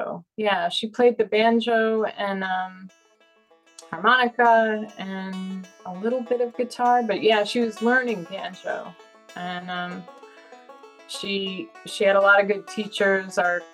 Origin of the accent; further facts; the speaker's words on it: New York, United States; We grew up in the Catskills in New York State in a tiny town. It was idyllic, very rural upbringing, beautiful school, sports, forest, hiking, swimming in the rivers.